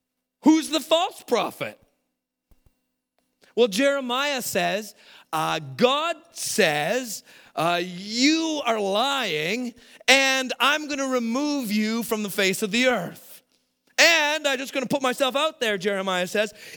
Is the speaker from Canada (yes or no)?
yes; Canada; We're so Canadian, we don't like to do this.